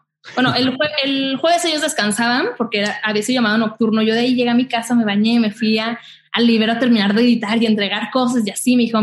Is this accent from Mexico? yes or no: yes; Torreón, Coahuila, Mexico; moved away as an adult; now in Mexico City, Mexico; Me salí de Torreón hace ya casi 10 años. En agosto cumplo 10 años que me vine a México. Me vine a estudiar.